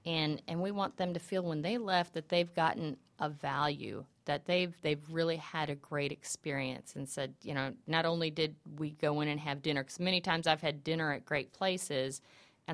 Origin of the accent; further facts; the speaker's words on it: Bay Minette, Alabama, United States; also born or lived in Texas; up in Lower Alabama, Bay Minette, which is Gulf Coast area, mm-hmm. Or Gulf Shores area, and then I was from Texas and had relatives in New Orleans